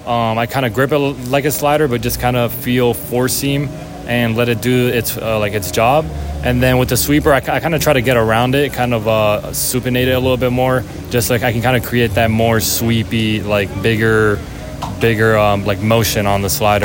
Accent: Miami, Florida, United States; But, I'm from Miami, so it's a little bit harder to be all country, so...

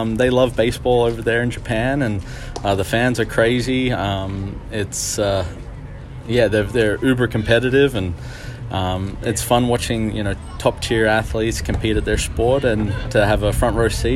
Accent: Australia; moved away; Now, for me, growing up in Australia, you try and get on the field as much as you can in a team environment

